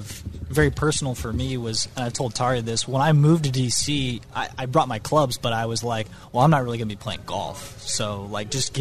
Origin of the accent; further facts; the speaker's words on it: Colorado, United States; so yeah, I grew up in Colorado playing golf, but lots of other sports too, baseball.